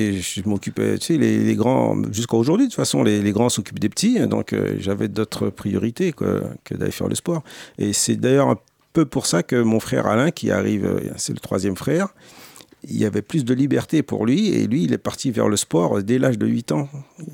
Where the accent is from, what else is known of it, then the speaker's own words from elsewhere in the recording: Sarcelles, Île-de-France, France; Alors moi, j'ai grandi ici en France, à Sarcelles. Il faut savoir que je suis arrivé en France en 59, j'avais 4 ans, et je suis arrivé à Sarcelles, et jusqu'à aujourd'hui, je vis toujours à Sarcelles.